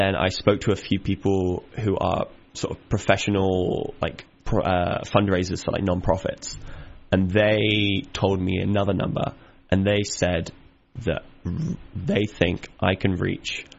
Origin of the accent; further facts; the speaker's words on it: London, United Kingdom; I'm from London.